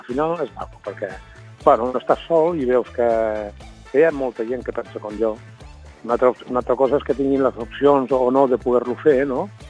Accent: Roses, Catalonia, Spain; ja saps que jo soc de Roses.

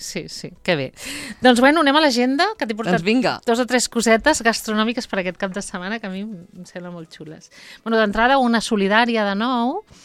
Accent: Garriguella, Catalonia, Spain; a Garriguella, al meu poble

